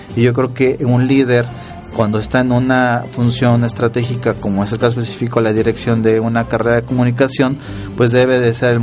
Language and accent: Spanish; Puebla, Mexico; de donde soy, de Puebla.